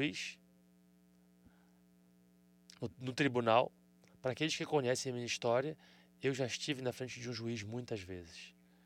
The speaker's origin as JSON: {"language": "Portuguese", "country": "Australia", "tie": "born or raised there", "also_born_or_lived": "Canada", "said": "Mas como um bom canadense, eu vou continuar tentando. Mesmo que eu não entenda muito sobre o hóquei, quando eu nasci, fui criado na Austrália, mesmo lá"}